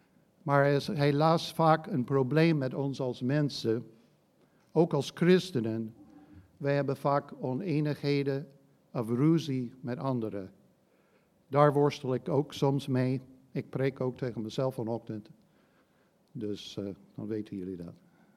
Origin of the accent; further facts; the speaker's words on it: United States; Dutch is a second language; Ten eerste, ik kom uit Amerika, dus ik spreek met kromme Nederlands.